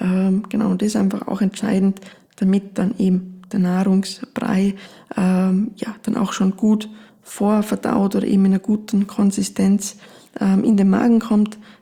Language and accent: German; Tyrol, Austria; das wird jetzt auch das Kraut nicht fett machen, wie man bei uns in Tirol so schön sagt